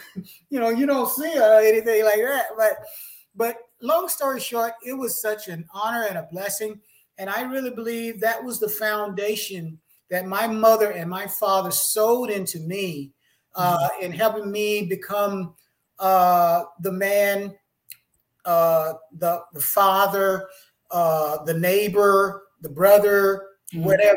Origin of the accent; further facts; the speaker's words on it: Atlantic, Alabama, United States; I was born and raised in Alabama, a little small ghost town called Atlantic, Alabama. It was nine of us in the family, five sisters, four brothers. We grew up in the country.